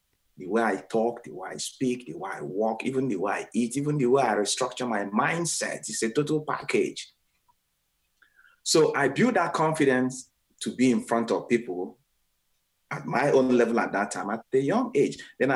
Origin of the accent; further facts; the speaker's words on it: Nigeria; I was in Nigeria, West Africa, my home country, the month of April into May.